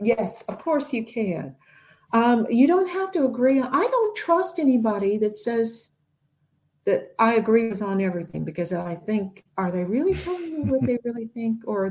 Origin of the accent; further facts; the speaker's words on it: United States; I run into more trouble about being American than I do about being Black.